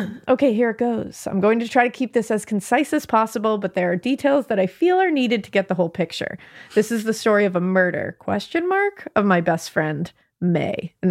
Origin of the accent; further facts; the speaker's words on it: Connecticut, United States; Born and raised in Connecticut, so we're state neighbors.